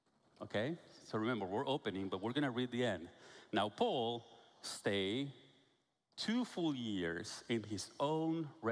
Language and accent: English; Guatemala; I'm from Guatemala, okay? You probably figure out that I'm not from Texas already.